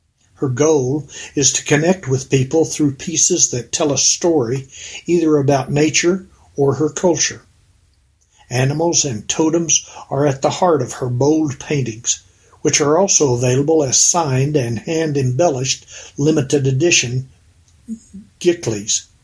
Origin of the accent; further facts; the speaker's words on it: United States; The colors and styles I use are all inspired from growing up on the Duck Valley Indian Reservation, which is 100 miles from the nearest town.